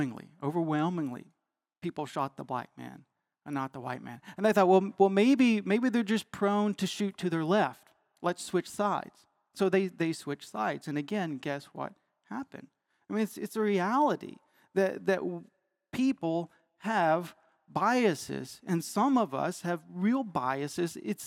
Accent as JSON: {"language": "English", "region": "Arkansas", "country": "United States", "accent": "Arkansan", "said": "Or when my Arkansan accent comes out, I say naked instead of naked, right?"}